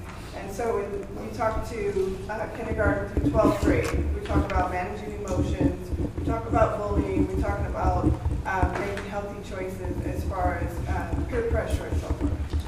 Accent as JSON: {"language": "English", "town": "Detroit", "region": "Michigan", "country": "United States", "tie": "born or raised there", "said": "I grew up in Detroit, and I go, where was this when I was growing up?"}